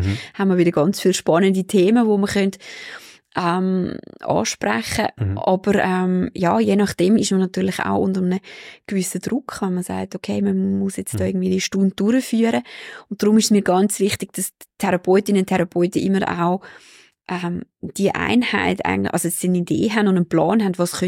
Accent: Switzerland; das ist eigentlich die einzige rechtliche Grundlage, die wir da bei uns in der Schweiz haben

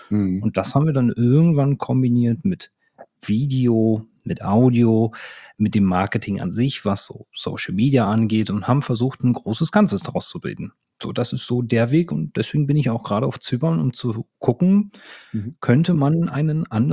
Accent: Berlin, Germany; ich komme aus Berlin.

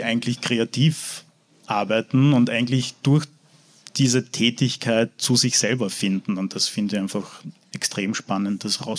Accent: Carinthia, Austria; ich komme ja eigentlich aus Kärnten und da ist Eishockey so ein großes Thema

